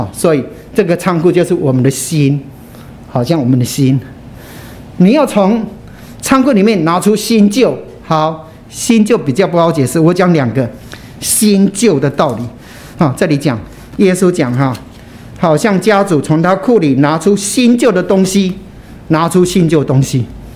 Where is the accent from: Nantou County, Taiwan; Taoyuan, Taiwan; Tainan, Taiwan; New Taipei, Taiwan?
New Taipei, Taiwan; Tamsui; 因为我的祖父啊，他是大财主，那淡水的大财主，他有一个花园，超大型的。很大的花园，我从小就在那个花园里面玩耍长大